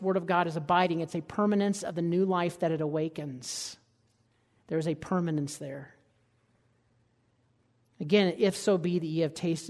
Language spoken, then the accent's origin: English; Alabama, United States; It was kind of like studying, and I grew up in Alabama. We didn't have to study.